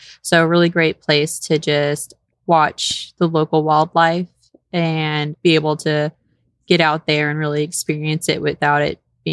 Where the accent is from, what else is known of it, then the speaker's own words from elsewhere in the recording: Texas, United States; Yes, I'm originally born and raised in Texas.